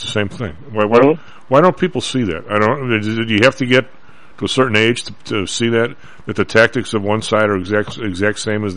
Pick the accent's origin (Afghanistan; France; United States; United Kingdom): United States; Illinois; And I get it. I come from the South Side. I mean, I get it.